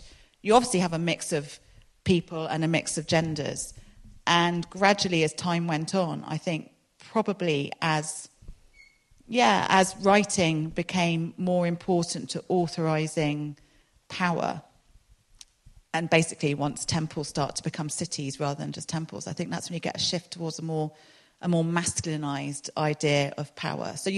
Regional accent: London, United Kingdom; now in Exeter, United Kingdom; I grew up in London

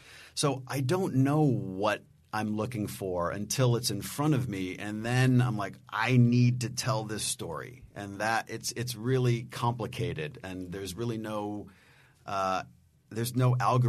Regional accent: Cleveland, Ohio, United States; I'm from Cleveland, Ohio.

